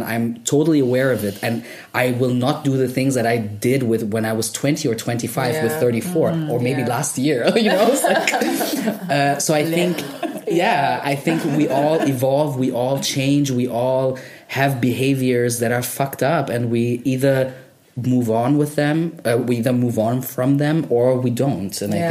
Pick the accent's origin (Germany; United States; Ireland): Germany; Me growing up in Germany